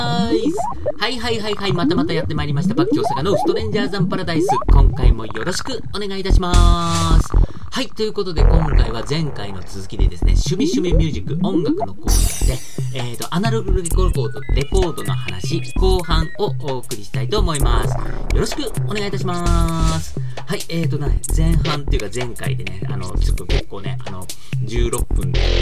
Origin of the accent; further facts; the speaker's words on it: Tachikawa, Tokyo, Japan; まあ僕、立川出身だし、なんか立川の映画館もすごく好きで、よく行くんですけど